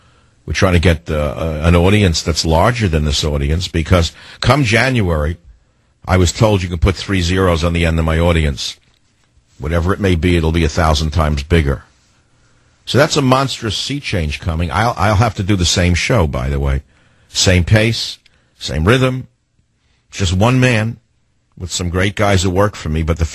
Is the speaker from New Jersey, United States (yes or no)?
no; San Francisco, California, United States; he flies to San Francisco tonight, my hometown